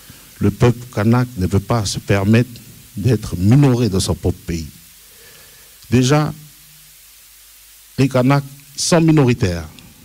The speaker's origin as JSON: {"language": "French", "country": "New Caledonia", "said": "Nous, on est des gens du Pacifique, de l'Océanie, on est des Mélanésiens, on a nos codes qui ne correspondent pas forcément au code européen."}